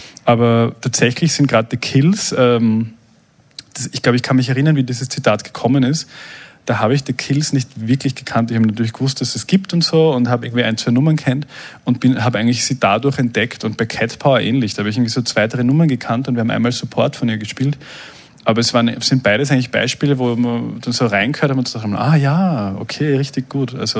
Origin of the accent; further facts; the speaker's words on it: Burgenland, Austria; dort, wo ich aufgewachsen bin, am Neusiedlersee, das ist so an der ungarischen Grenze und so am Rande von einem Nationalpark.